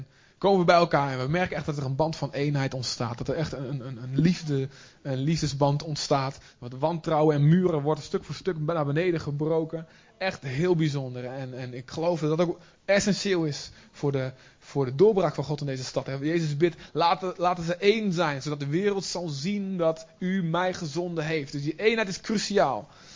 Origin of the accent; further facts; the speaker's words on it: Olst, Overijssel, Netherlands; ik kom uit Deventer. Nou, ik kom eigenlijk uit Olst. Nog iets noordelijker. Maar ik heb altijd in Deventer alles gedaan. En in de kerk gezeten in Deventer.